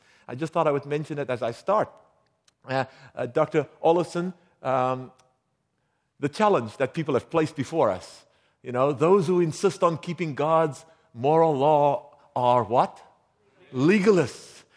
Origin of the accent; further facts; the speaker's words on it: Cape Town, Western Cape, South Africa; I'm from Cape Town, South Africa, where one of the now seven natural wonders of the world is located, called Table Mountain.